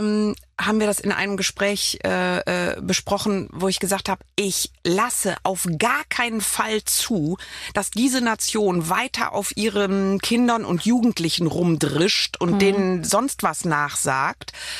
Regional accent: Düsseldorf, North Rhine-Westphalia, Germany; ich bin ja Düsseldorferin

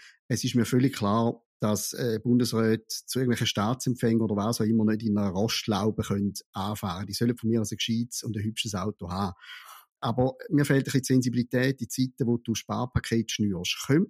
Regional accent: Switzerland; als Schweizer

